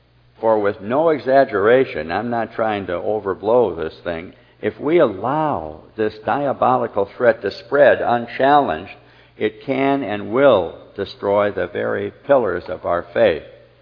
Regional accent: California, United States; I'm from California, but it was out here in Maryland.

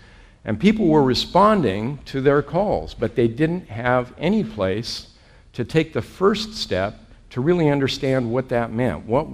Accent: California, United States; I'm also a country boy, even though I came from California. I came from Northern California, in the mountains of Northern California, nonetheless.

